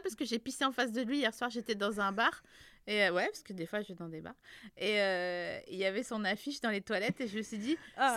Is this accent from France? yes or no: yes; Grand Est, France; Ah bah on est des Vosgiens